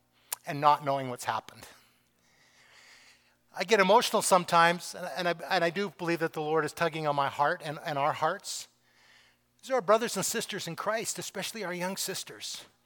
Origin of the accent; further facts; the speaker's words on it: Canada; And to tell them, I'm from Canada and we're praying for you.